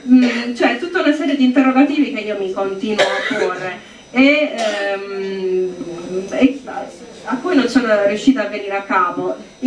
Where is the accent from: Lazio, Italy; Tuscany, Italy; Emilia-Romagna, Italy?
Tuscany, Italy; Altopascio; io sono di Altopascio, provincia di Lucca